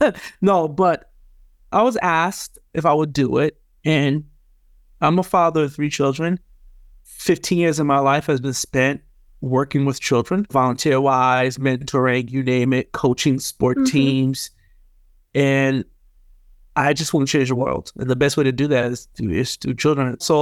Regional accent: United States; So I learned English fairly young. It became our dominant language, but my parents still spoke Haitian Creole. I'm Haitian American.

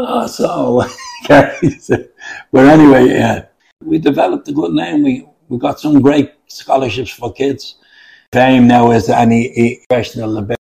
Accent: Ireland; Now, I went to see Ireland playing. Obviously, we're all Irish kids. I went and seen them playing rugby. We're very parochial, if I can say that, as far as a nation is concerned.

